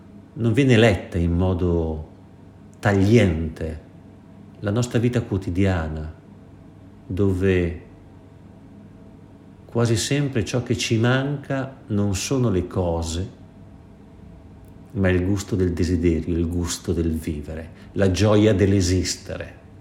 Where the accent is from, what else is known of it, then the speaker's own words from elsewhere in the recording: Milan, Lombardy, Italy; come milanesi del 2021